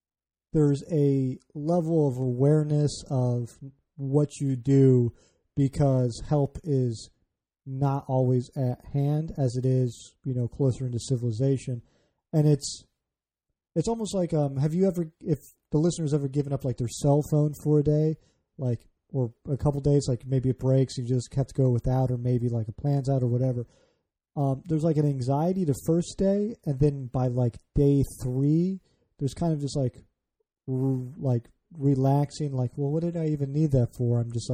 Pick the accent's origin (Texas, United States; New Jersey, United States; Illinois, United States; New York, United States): Illinois, United States; now in Baltimore, United States; I grew up outside Chicago, living just outside of Baltimore now.